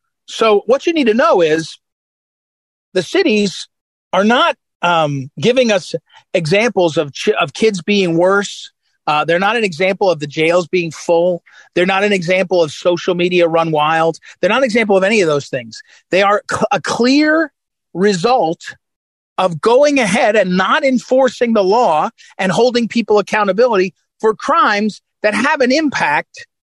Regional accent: St. Louis, Missouri, United States; So in Chicago and in New York and in D.C. and in my hometown, St. Louis, the prosecutors have announced

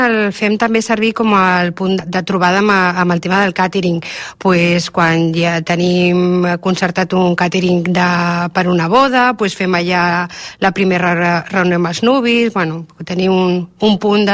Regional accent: Barcelona, Catalonia, Spain; jo vinc de Barcelona doncs, per muntar la llibreria i va ser el desembre del 2021.

